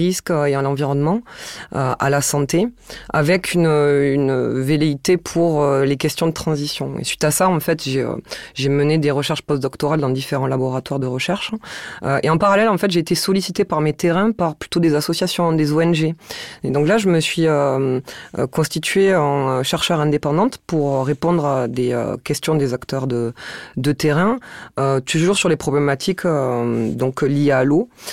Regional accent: Toulouse, Occitanie, France; accent: Toulouse; donc à Toulouse, ça s'entend avec mon accent

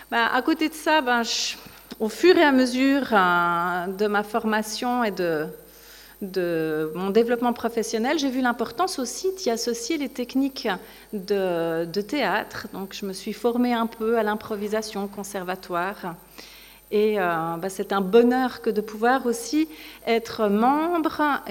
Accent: Switzerland; pour vous présenter mon accent, puisque je viens de Suisse, à côté francophone. Sur le programme, on m'a mis Genève.

